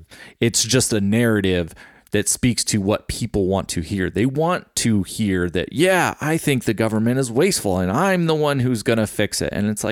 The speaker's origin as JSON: {"language": "English", "country": "United States", "said": "But again, I'm an American."}